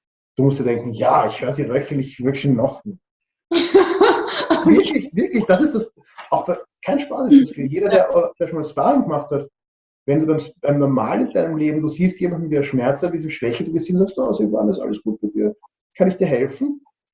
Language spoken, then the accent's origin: German; East Germany, Germany; da geht es halt wirklich ans Eingemachte, wie man sagt, bei uns im Osten.